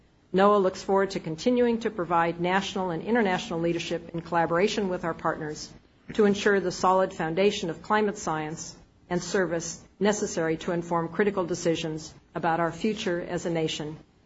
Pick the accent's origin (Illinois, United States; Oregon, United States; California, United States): Oregon, United States; They occur in the millions off the coast of my home state of Oregon